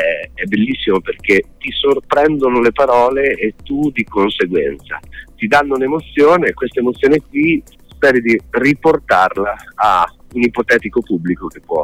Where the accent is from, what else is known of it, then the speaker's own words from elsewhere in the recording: Forlì, Emilia-Romagna, Italy; Ma diciamo che noi veniamo da Forlì